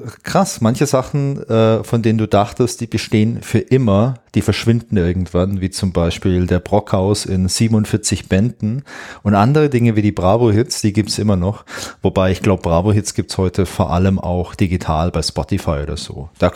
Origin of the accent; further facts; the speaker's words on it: Southern Germany, Germany; in der Schule gab es sowas wie Schulfasching, gab es bei uns in Süddeutschland.